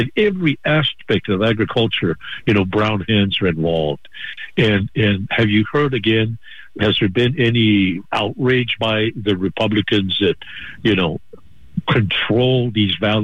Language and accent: English; California, United States; because I grew up here in California working those fields as a child.